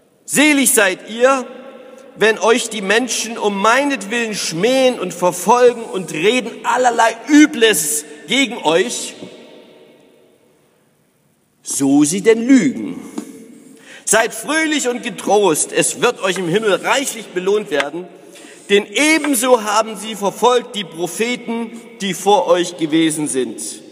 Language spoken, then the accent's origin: German; East Germany, Germany; Ich selber bin ja sozialisiert worden, aufgewachsen in der DDR